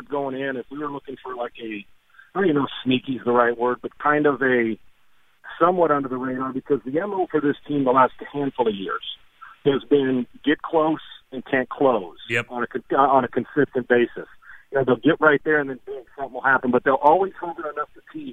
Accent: San Diego, California, United States; I'm a San Diego guy. That's my hometown.

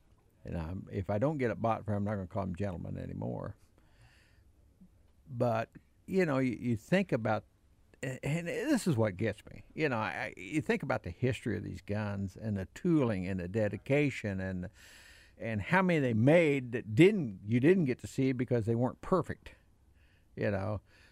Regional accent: Missouri, United States; I'm from Missouri. I think I'd cancel that one on the deal.

